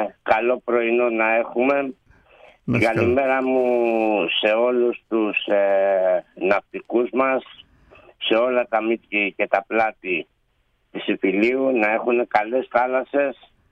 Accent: Keratsini, Attica, Greece; also born or lived in Piraeus / Amfiali; now in Thebes, Greece; Εγώ η καταγωγή μου είναι από τον Πειραιά. Μεγάλωσα στο Κερατσίνι, μεταφέρθηκα μετά με τους γονείς στην Αμφιάλη, που έμεινα μέχρι τα 38 μου

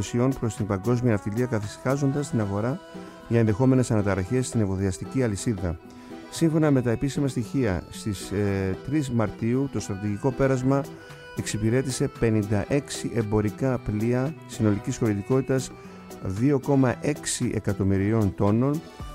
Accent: Kasos, South Aegean, Greece; στην Κάσο, στο νησί μου κάτω εκεί

